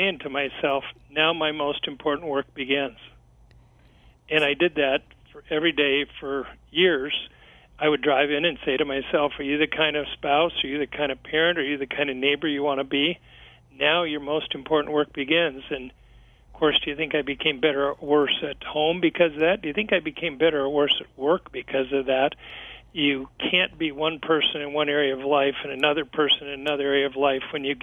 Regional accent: Kansas City, Missouri, United States; whether it's the blue sky day here in my hometown of Kansas City.

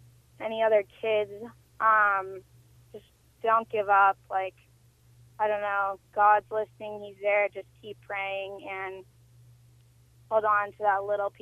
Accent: California, United States; I grew up in Orange County, and the pressure of going to college, the pressure of being skinny, the pressure of having the cute clothes

